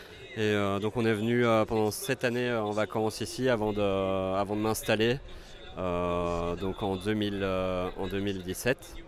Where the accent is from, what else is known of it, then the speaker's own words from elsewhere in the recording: Wallonia, Belgium; now in France; Je viens de Belgique. En dessous, je me situe à côté de Waterloo, en dessous de Bruxelles.